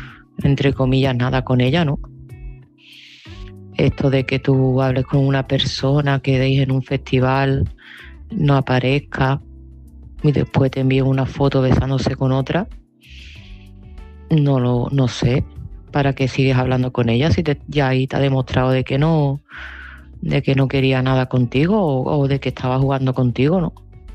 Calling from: Seville, Andalusia, Spain; de Sevilla

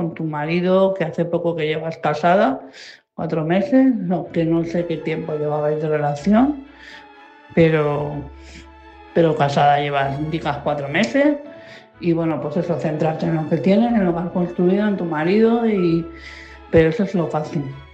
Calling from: Madrid, Community of Madrid, Spain; de Madrid.

